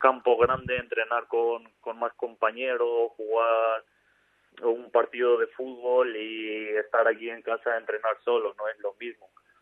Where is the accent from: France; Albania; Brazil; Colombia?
Albania; Spanish is a second language; now in Spain; tengo familia aquí, tengo familia ahí en Albania y la verdad que me preocupo muchísimo